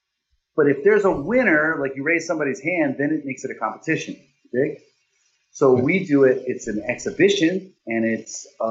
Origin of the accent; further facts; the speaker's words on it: Hawaii, United States; And I remember I grew up in Hawaii, so on my TV they had, like, Thai stations.